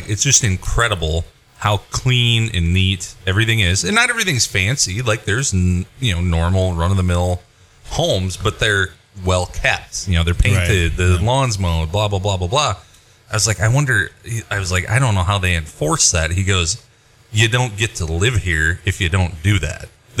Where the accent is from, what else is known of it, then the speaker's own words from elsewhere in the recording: Iowa, United States; Well, we're from Northwest Iowa, and it's, you know, very Dutch.